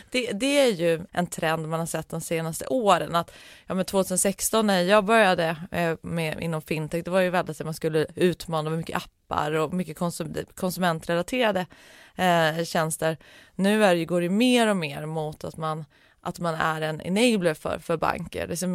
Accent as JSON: {"language": "Swedish", "region": "Norrland", "country": "Sweden", "tie": "born or raised there", "said": "Ursprungligen så är jag uppvuxen i Norrland, men det var ju väldigt länge sedan. Men i en entreprenöriell familj"}